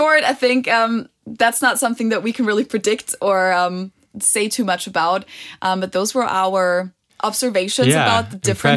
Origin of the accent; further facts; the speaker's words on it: Germany; English is a second language; as I said earlier, growing up in Germany, you never consider it to be cool to be German. And I'm saying this from my personal experience.